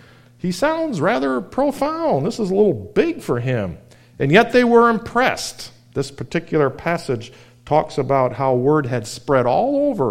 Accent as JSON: {"language": "English", "region": "New York", "country": "United States", "tie": "born or raised there", "said": "when I was in the youth group at our church growing up in New York"}